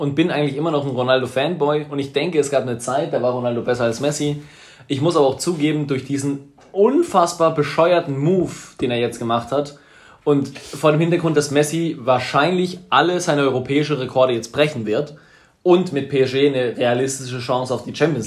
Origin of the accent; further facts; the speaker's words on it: Ecuador; Ich war in Ecuador, ich komme aus Ecuador.